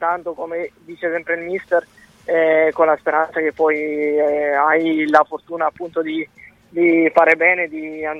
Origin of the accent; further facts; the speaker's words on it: Lecce, Apulia, Italy; io impazzisco per il mare, appunto perché io vengo da Lecce e lì il mare è una cosa splendida